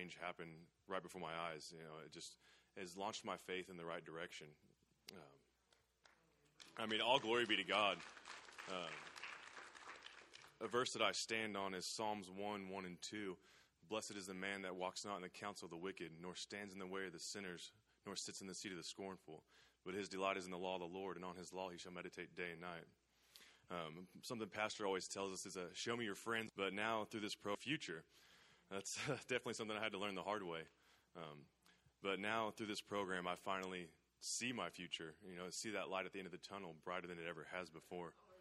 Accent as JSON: {"language": "English", "town": "Tulsa", "region": "Oklahoma", "country": "United States", "tie": "born or raised there", "also_born_or_lived": "Orange County", "said": "I'm 29 years old, pretty much from Tulsa. I was born in California, in a little town in Orange County, but I've lived in Tulsa for 25 years."}